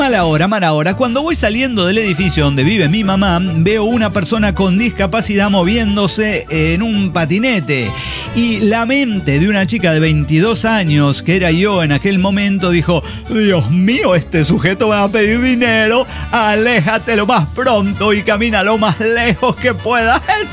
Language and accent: Spanish; Venezuela; now in Quito, Ecuador; Resulta que yo soy de Venezuela.